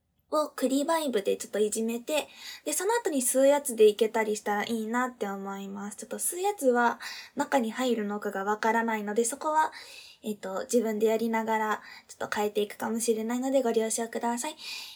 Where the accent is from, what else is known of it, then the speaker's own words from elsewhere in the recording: Fukuoka, Japan; 出身地は福岡県です。今日もね、方言いっぱい出していいよって言われたので